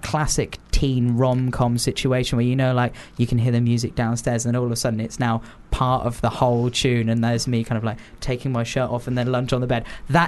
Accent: South West England, United Kingdom; because I come from Devon

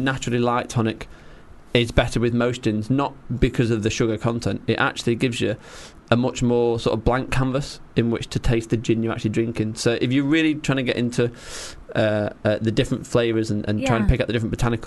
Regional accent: Manchester, North West England, United Kingdom; I'm from Manchester, and we've never seen a summer like it.

